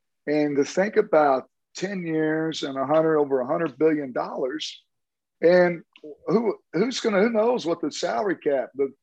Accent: Tulsa, Oklahoma, United States; I'm from Tulsa, so I know all about Oral Roberts.

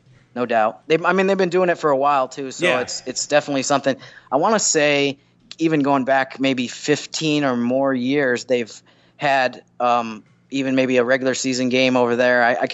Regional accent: New York, United States; Syracuse and Rochester area, which is where I'm from, where I was born and raised.

